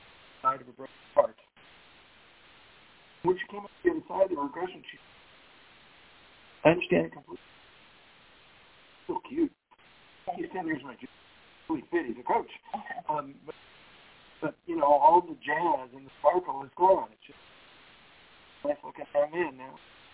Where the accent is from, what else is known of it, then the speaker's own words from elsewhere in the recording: Texas, United States; I won't kill him back because I'm from Texas, and that's what we do.